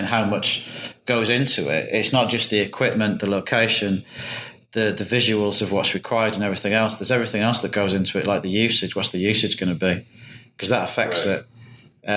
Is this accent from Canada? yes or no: no; United Kingdom; moved away; When I left, I was from the United Kingdom and sometimes known as Great Britain.